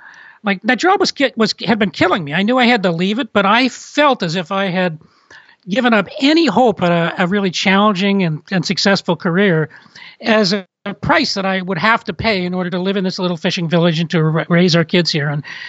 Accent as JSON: {"language": "English", "town": "Toronto", "region": "Ontario", "country": "Canada", "tie": "born or raised there", "said": "I mean, I grew up in Toronto, and we actually made one little venture out here, tried to move here right after we got married."}